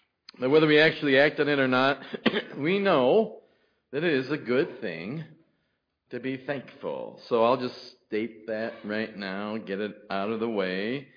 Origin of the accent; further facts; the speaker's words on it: Galesburg, Illinois, United States; When I was young, growing up in Galesburg, Illinois, on the corner of Broad and Sanborn Streets, I went to Silas Willard Elementary School.